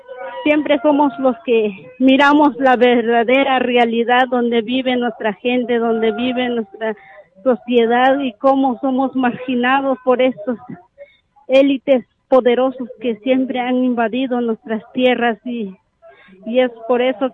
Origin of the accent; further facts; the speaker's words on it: Santa Lucía Utatlán, Sololá, Guatemala; soy de Santa Lucía, Utatlán.